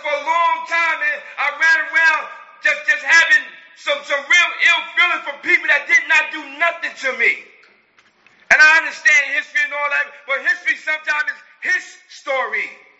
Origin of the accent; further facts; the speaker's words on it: Brooklyn, New York, United States; I tell the guy, yo, I want to get out of Brooklyn. I'm really from New York. I said, I want to get out of Brooklyn.